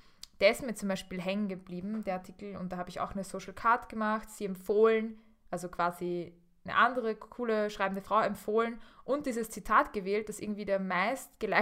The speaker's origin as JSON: {"language": "German", "country": "Austria", "said": "Ich bin ja auch Österreicherin"}